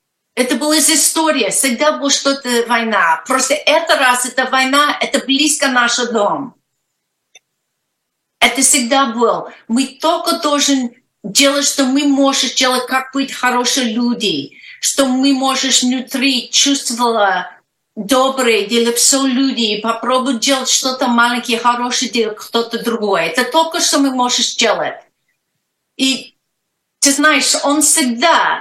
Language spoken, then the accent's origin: Russian; Russia; moved away as an adult; Да, я, ты знаешь, как я уехала из России в 96 году